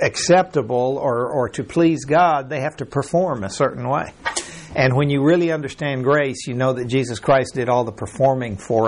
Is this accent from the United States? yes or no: no; Mexico; Where I grew up in Mexico, they had areas where the speed limit said 10 kilometers per hour.